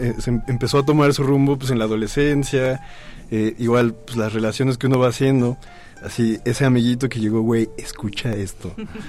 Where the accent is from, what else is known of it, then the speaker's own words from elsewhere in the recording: Mexico City, Mexico; Yo soy chilango, nacido y criado, pero yo crecí en el Ajusco. Mis primeros años de vida los pasé, los primeritos, o sea, onda, mis primeros 4 años de vida en Vallejo. Pero realmente yo crecí en el Ajusco, muy a la periferia.